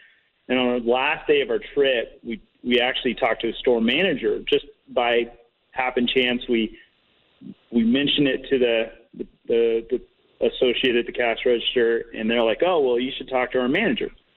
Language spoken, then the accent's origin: English; California, United States; Well, like you said, I mean, we're from California